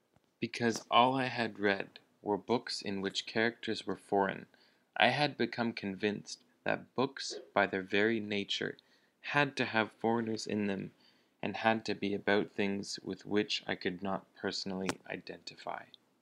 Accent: Toronto, Ontario, Canada; if anyone's wondering about the Canadian pronunciation or my accent, since I'm from Toronto, my accent should be pretty similar to an American accent

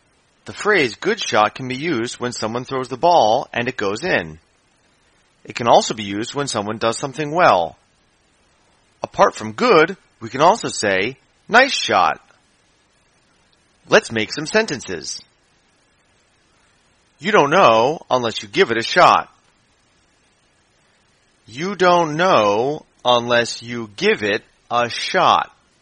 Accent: United States; I'm your American teacher with 美思。

